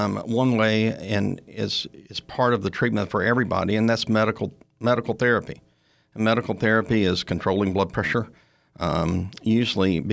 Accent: Ruston, Louisiana, United States; I grew up in Ruston, Louisiana, and I'm one of six brothers.

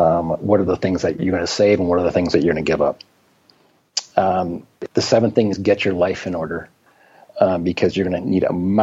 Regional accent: Michigan, United States; because I grew up in Michigan

